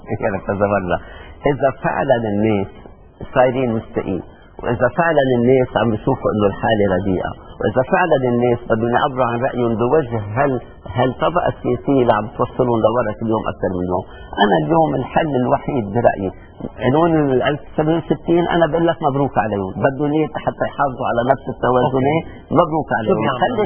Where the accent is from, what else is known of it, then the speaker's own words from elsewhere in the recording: Lebanon; نحن كشعب لبناني